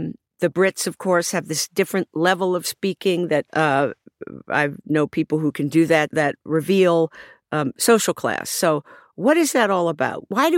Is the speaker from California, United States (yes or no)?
no; Baltimore, Maryland, United States; And so for most of my youth, I grew up around Black people who did not have that accent. When I went to college, people thought I sounded Southern.